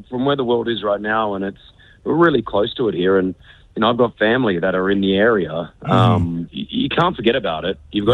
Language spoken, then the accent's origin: English; Australia; migrated, due to the war again in Lebanon, to Australia in the late 70s. And then I was born and raised in Australia. You know, that's, you know, I'm an Australian citizen. You know, I speak a little bit of Arabic. I understand it.